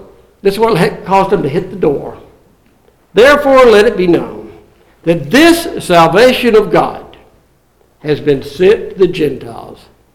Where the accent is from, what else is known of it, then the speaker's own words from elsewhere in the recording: the South, United States; I grew up in the Bible Belt South.